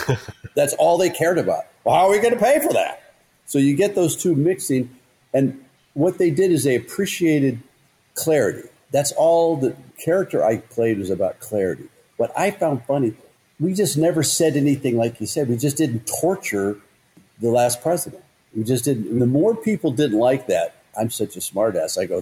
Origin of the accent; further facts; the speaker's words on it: Colorado, United States; now in Michigan, United States; let's say there's two bridges up from my home state of Colorado or Michigan, where I moved to.